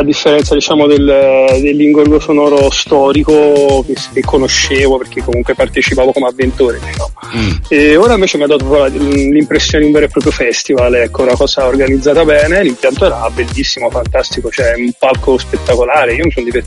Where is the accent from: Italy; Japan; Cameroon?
Italy; Naples, Campania; moved away as an adult; now in Siena, Italy; Io sono di Napoli originale, quindi mi ero avvicinato alla scena hip hop napoletana